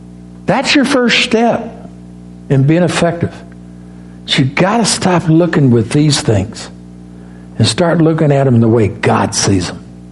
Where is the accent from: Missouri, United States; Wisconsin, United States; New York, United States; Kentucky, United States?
Missouri, United States; also born or lived in Arkansas; And I grew up in Missouri and Arkansas in the mountains in the Bible Belt.